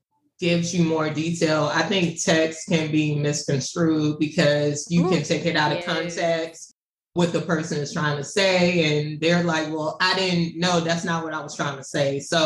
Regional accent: Louisiana, United States; moved away as an adult; also born or lived in Dallas; now in Maryland, United States; So, as you said … born and raised in Louisiana, small town in Louisiana. Went to college in Dallas, moved to the DMV area like 20 years ago, and currently live in Maryland.

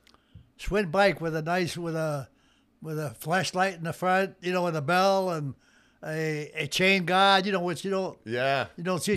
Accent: Lewiston, Maine, United States; Then we moved across. About 100 feet from here, then I bought this house after I got married.

